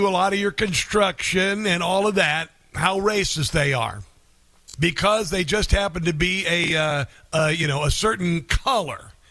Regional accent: Iowa, United States; I grew up poor in Iowa. On a farm, every morning I got up, we did chores before we went to school.

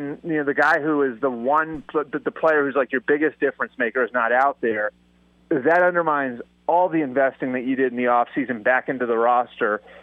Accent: East Coast, United States; Yeah, I'm from the East Coast, and my dad's from the Midwest, which is a big part of why I wound up in the Midwest for college.

